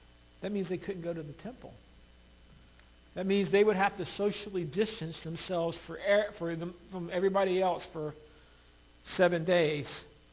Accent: United States; I'm an American. I'm free.

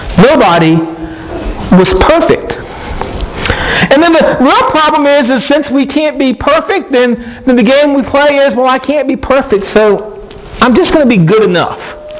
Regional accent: the South, United States; accent: Southern; I'm pronouncing that with my southern accent.

